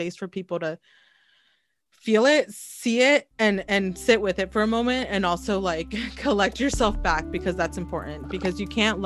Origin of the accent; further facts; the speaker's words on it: Bellingham, Washington, United States; I am from Bellingham, Washington, which is a border city in Washington state. I live about 30 minutes from Canada.